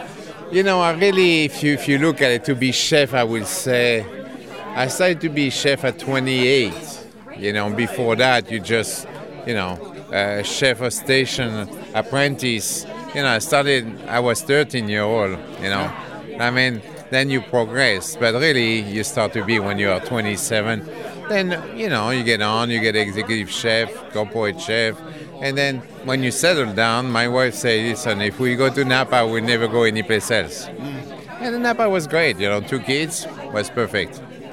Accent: Switzerland; also born or lived in Paris, France; now in United States; I was born in Paris, spent most of my life in Switzerland, and came here and came in the United States in 1977.

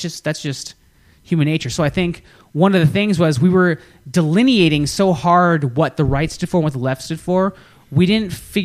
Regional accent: United States; I'm Hispanic American, and I'm a woman, and I'm gay.

